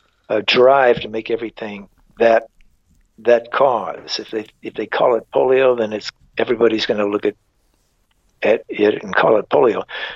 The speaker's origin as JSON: {"language": "English", "town": "Phoenix", "region": "Arizona", "country": "United States", "said": "I mean, to me, I'm from Phoenix, you know."}